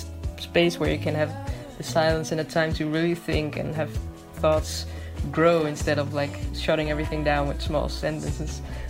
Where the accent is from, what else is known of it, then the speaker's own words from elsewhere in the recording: Ghana; because I'm Ghanaian